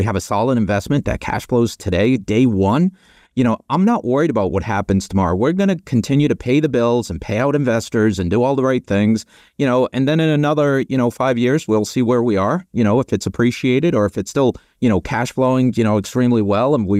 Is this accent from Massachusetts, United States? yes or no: yes; Boston, Massachusetts, United States; accent: Boston; I hail from the Northeast, hence the Boston hat and the Boston accent.